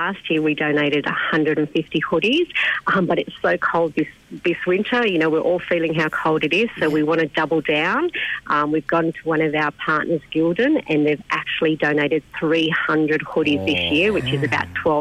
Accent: New South Wales, Australia; I'm from the Illawarra, so it's really exciting to be able to help our local charities and people in need

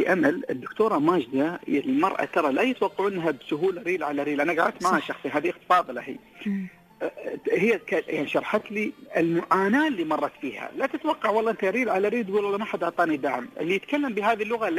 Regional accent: United Arab Emirates; كإماراتية وامرأة استطاعت تحقق هذا النجاح

